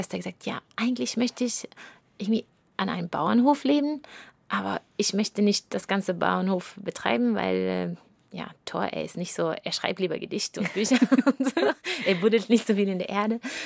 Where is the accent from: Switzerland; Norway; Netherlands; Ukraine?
Norway; German is a second language; weil der Gebiet, wo ich aufgewachsen bin, in Norwegen, ist einfach sehr spießig.